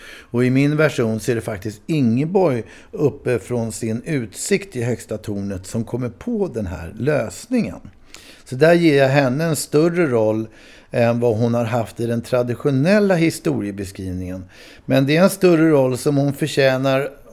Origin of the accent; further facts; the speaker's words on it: Stockholm, Stockholm County, Sweden; för mig som tog tunnelbanan in när jag var liten från Ålsten och hamnade i stan